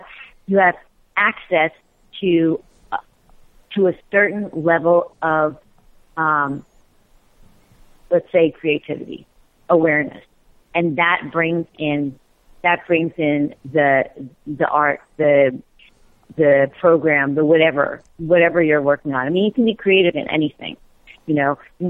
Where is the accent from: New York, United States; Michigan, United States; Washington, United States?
New York, United States; I grew up in New York, and I get cold when it gets to be like 75, you know.